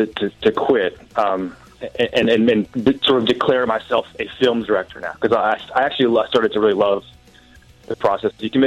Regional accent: Washington, D.C. area, United States; Yeah, I grew up outside of Washington, D.C., which was, the birthplace of hardcore.

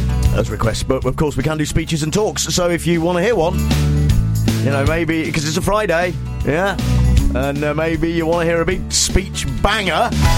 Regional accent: Nuneaton, West Midlands, United Kingdom; he's from my hometown of Nuneaton.

